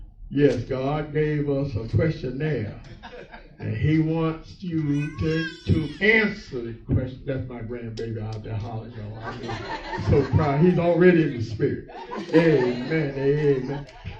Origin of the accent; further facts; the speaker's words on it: North Carolina, United States; we said that where I grew up in North Carolina